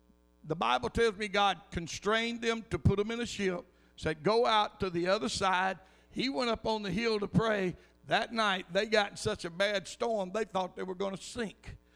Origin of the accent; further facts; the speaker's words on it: Munich, Bavaria, Germany; English is a second language; I said, well, I'm from Munich. That's in southern Germany